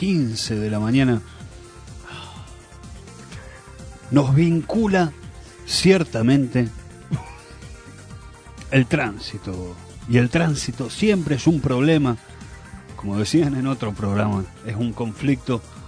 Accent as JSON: {"language": "Spanish", "country": "Argentina", "said": "Somos argentinos que como cada mañana te damos inicio a las noticias"}